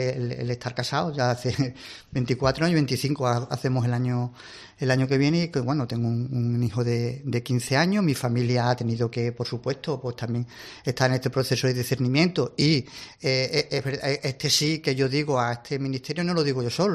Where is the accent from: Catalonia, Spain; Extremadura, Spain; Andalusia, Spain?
Extremadura, Spain; Almendralejo; También en Almendralejo, ¿no? De donde yo soy, donde yo vivo y resido, ¿no?